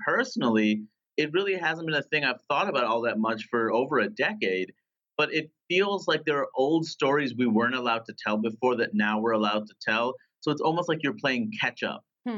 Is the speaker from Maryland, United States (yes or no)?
no; New York City, New York, United States; I grew up in Queens, New York. Everyone looked different.